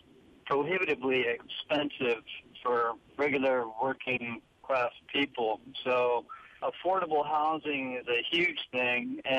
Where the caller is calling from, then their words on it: Hawaii, United States; I'm calling from the Big Island.